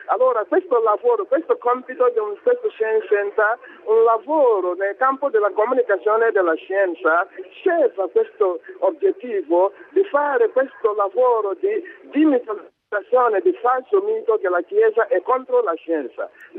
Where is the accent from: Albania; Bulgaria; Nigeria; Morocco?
Nigeria; Italian is a second language; siccome io sono nigeriano, avevo cresciuto come un giovane